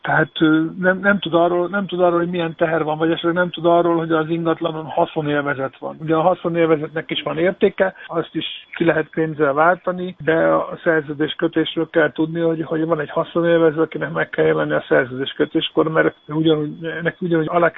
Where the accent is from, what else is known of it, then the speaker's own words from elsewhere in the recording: Budapest, Hungary; Ugye mi pestiek vagyunk, Budapesten vagyunk